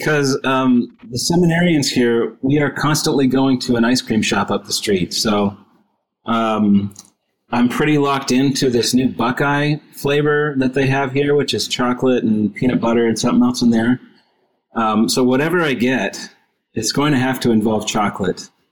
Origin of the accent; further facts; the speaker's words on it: Canada; now in Columbus, United States; I am Canadian, so there's that.